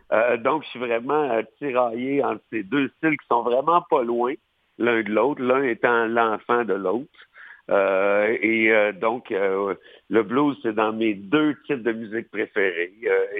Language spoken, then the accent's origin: French; Trois-Rivières, Quebec, Canada; J'étais à Trois-Rivières. Okay. Moi, je viens de Trois-Rivières.